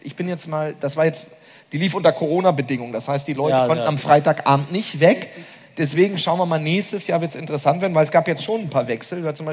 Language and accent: German; Romania; Als Rumänin, die du ja auch bist